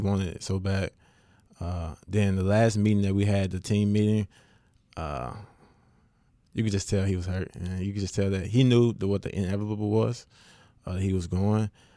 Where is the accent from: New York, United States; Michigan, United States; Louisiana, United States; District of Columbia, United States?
Louisiana, United States; West Monroe; I am from West Monroe.